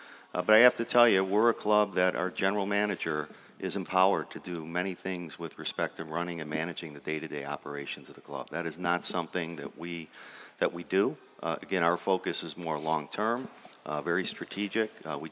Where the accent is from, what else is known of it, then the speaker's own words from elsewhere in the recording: Northlake, Texas, United States; I'm from Northlake, not far from Addison.